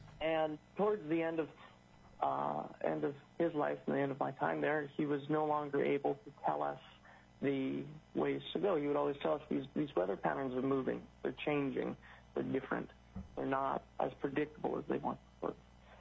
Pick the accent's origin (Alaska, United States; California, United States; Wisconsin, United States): Alaska, United States; I grew up partly in St. Lawrence Island, Yamble, in the Bering Straits, where we grew up in a community of about 800 people where everybody was Alaska Native.